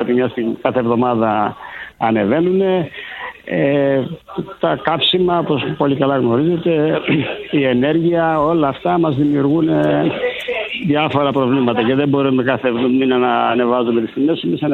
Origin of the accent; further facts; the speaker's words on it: Greece; Εγώ βλέπω το αντίθετο, δεν ξέρω, εμείς σαν Έλληνες έχουμε μάθει να παραπονιόμαστε και νομίζω άδικα.